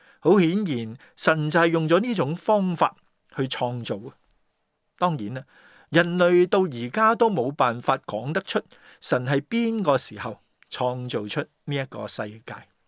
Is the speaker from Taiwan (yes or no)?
no; China; born there; 而事实上他甚至没有问我究竟想不想出生于中国。当然如果他问我的话，我仍然很开心地选择出生在中国。